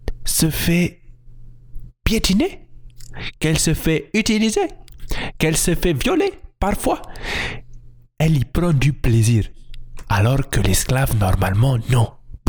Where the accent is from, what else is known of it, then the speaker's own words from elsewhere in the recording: Gabon; je suis du Gabon et j'ai 40 ans.